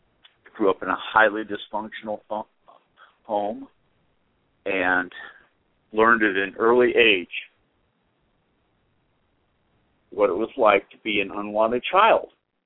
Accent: Newton, Massachusetts, United States; Not at all like where I grew up in Newton, Massachusetts, where it will be up there, it'd be bitter cold and already dark.

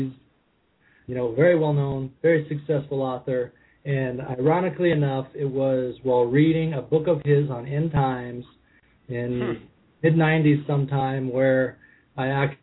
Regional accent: Pacific Northwest, United States; I was raised in the Pacific Northwest.

